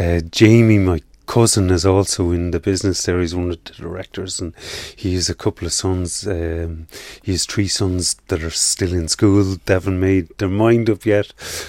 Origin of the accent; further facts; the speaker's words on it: Ireland; It's kind of a culture that I think as Irish people we kind of take it for granted, that we don't realise how good we are.